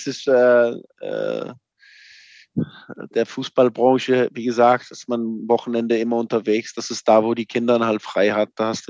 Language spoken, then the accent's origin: German; Copenhagen, Capital Region of Denmark, Denmark; German is a second language; moved away as an adult; now in Germany; Also ich bin aufgewachsen in Kopenhagen und war da, bis ich nach Gladbach gewechselt bin mit 26, glaube ich. Und das war meine Heimat immer.